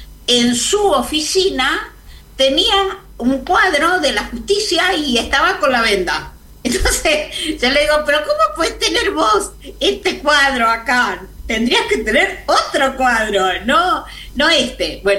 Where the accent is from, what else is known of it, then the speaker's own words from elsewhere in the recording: Tres Porteñas, San Martín, Peru; born there; Tres Porteñas es un distrito del departamento de San Martín, que es donde yo nací.